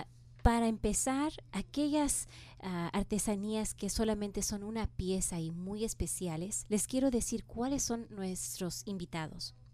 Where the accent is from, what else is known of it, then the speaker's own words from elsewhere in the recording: Mexico; las propietarias somos mexicanas